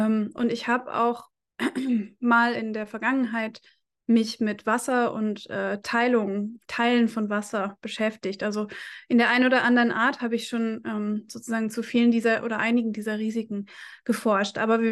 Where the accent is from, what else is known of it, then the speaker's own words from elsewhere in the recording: United Kingdom; moved away; Wir machen zunächst einen Ausflug in das Vereinigte Königreich, also meine alte Heimat